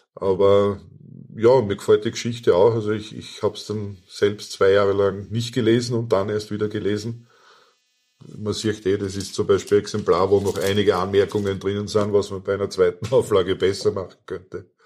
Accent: Austria; ich bin Österreicher

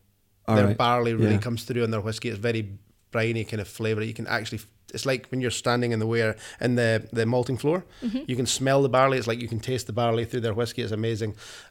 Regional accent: Bowmore, Scotland, United Kingdom; But I'm from Bemore

